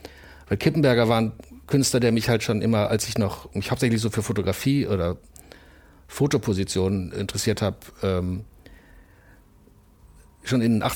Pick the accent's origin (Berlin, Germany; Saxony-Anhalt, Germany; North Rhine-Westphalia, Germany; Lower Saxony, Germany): North Rhine-Westphalia, Germany; Bielefeld; ich komme aus Bielefeld